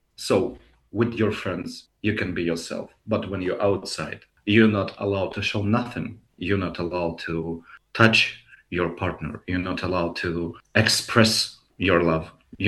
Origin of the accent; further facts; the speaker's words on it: Russia; English is a second language; My main reason why I'm leave from Russia, because I have a lot of fear for myself.